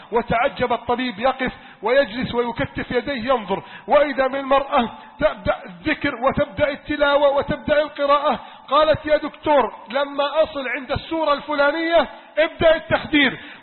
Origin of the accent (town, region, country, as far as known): Egypt